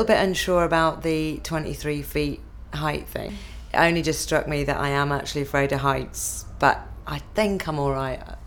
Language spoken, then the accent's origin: English; Leeds, Yorkshire and the Humber, United Kingdom; 30th of January 1976 and I come from Leeds in Yorkshire.